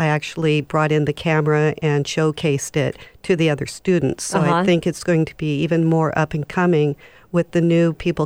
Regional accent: Seattle, Washington, United States; And I grew up in Seattle, so it's really great to go see all the different aspects and history and everything that's in the different neighborhoods.

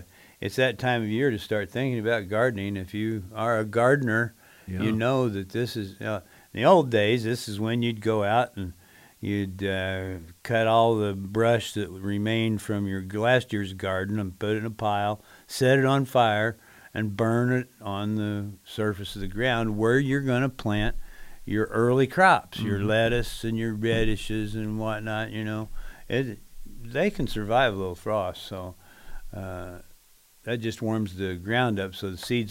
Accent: Indianapolis, Indiana, United States; now in Bloomington, United States; I grew up in Indianapolis, and we had a garden in our backyard.

